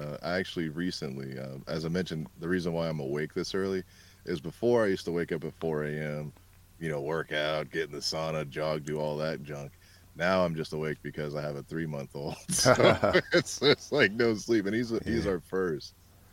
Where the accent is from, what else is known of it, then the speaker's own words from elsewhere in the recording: California, United States; I'm born and raised in California. However, my family in Arkansas, which was a little town called Camden, which is, of course, still there.